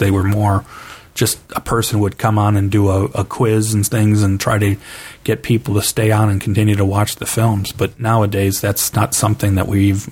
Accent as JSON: {"language": "English", "town": "Cleveland", "region": "Ohio", "country": "United States", "tie": "born or raised there", "said": "I grew up in Cleveland, Ohio."}